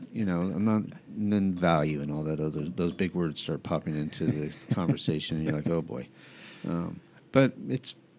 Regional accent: New Mexico, United States; Well, I grew up in New Mexico, so I mean, it literally was the team for everybody that didn't really have a team at the time.

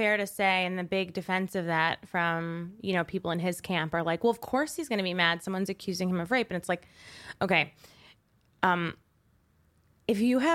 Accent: New York, United States; I'm from Westchester, New York.

